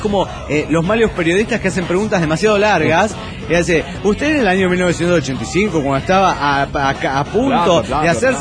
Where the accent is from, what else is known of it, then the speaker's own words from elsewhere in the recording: Chichinales, Río Negro, Argentina; now in Mar del Plata, Argentina; A los 10 años me fui a vivir allá a Chichinales, pero nací aquí en Mar del Plata.